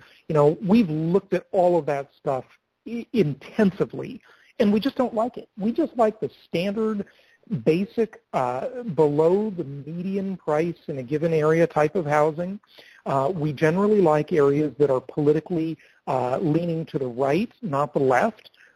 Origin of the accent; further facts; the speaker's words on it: California, United States; now in Phoenix, United States; California, and of course that's a huge state, it's my home state where I've lived almost all of my life until 2.5 years ago when I moved to Phoenix.